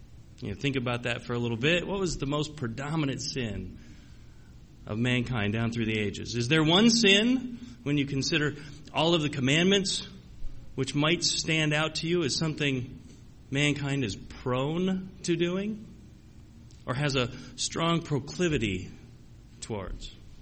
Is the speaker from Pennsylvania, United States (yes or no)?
no; Arizona, United States; You know, as growing up in Arizona and going to school, we were exposed to many of the different Indian cultures that were throughout Arizona